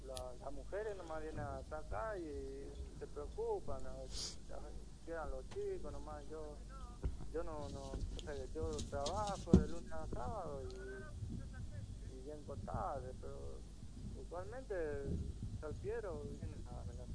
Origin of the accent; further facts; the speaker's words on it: Paraguay; now in Argentina; Y nosotros somos paraguayos